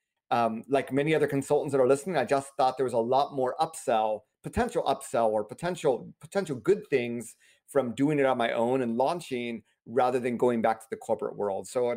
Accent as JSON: {"language": "English", "country": "United States", "tie": "born or raised there", "accent": "American", "said": "I am, you know, as you hear from my accent, I am American. born and raised here."}